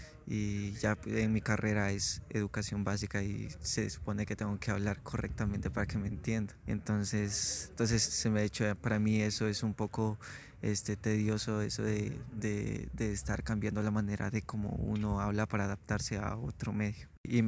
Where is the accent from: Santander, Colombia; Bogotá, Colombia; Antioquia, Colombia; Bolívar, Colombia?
Antioquia, Colombia; Medellín; born there; Yo nací en Medellín, Antioquia, el departamento de Antioquia, el 25 de marzo del 96.